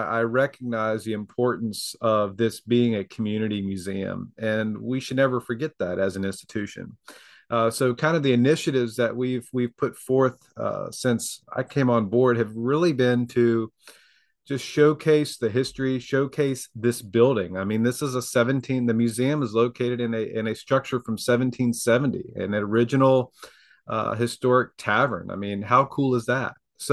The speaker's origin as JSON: {"language": "English", "region": "Maryland", "country": "United States", "tie": "born there", "also_born_or_lived": "Virginia", "said": "was actually born in Maryland, so don't hold that against me. my family is from the area. My mom was born and raised in Newport News, and my dad's from Norfolk, and all my family is here locally."}